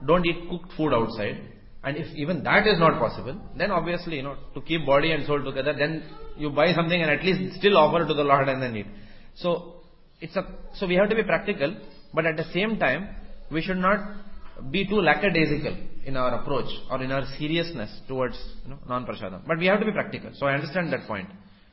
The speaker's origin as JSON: {"language": "English", "town": "Mumbai", "region": "Maharashtra", "country": "India", "said": "For example, I come from Bombay."}